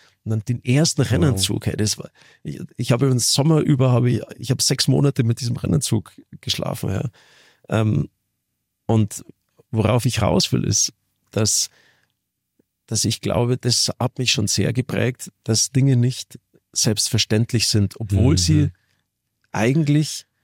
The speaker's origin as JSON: {"language": "German", "town": "Garmisch-Partenkirchen", "region": "Bavaria", "country": "Germany", "tie": "born or raised there", "also_born_or_lived": "Munich", "said": "Wir sind auch in München zur Welt gekommen, weil es in Garmisch nicht möglich gewesen wäre, ehrlich gesagt."}